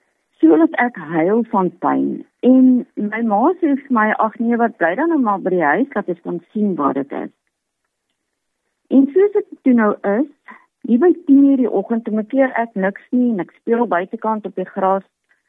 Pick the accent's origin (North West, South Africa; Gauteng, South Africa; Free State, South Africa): Free State, South Africa; Jacobsdal; Ek het groot geword in die Vrystaat, daar in Jacobsdal. … van Astartalk, iemand is wat van daai dele afkom.